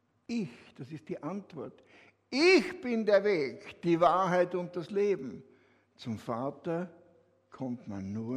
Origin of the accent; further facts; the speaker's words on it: Austria; in der Schweiz heißt das so, bei uns in Österreich waren das die Hauptwörter, oder?